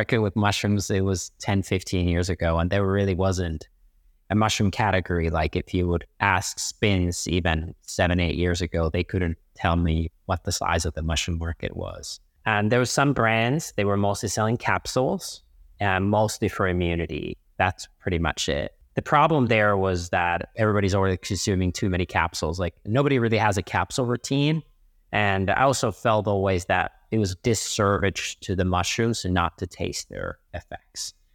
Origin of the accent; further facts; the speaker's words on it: Finland; So I am from Finland, and Northern Europeans and Nordics and Scandinavians have been very mushroom friendly. And same with me. I grew up on a farm that we've had with our family at least since 1619.